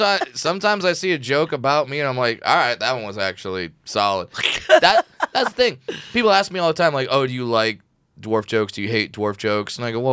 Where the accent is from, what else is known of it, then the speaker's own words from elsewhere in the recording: California, United States; I grew up in Orange County.